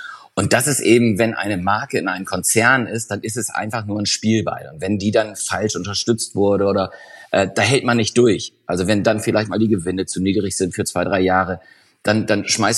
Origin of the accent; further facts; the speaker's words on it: Brake, Lower Saxony, Germany; auch in meiner Heimatstadt Brake war eine Filiale.